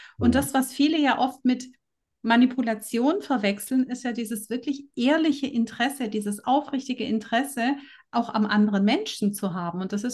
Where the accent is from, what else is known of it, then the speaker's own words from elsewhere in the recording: Baden-Württemberg, Germany; ich komme ja aus dem Schwäbischen